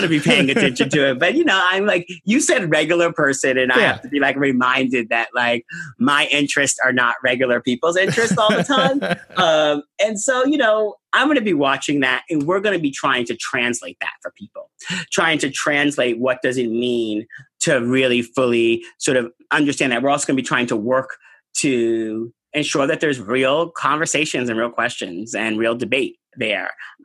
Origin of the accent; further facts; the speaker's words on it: New York City, New York, United States; I hate going to DC. It's like not my favorite thing. I'm a New Yorker.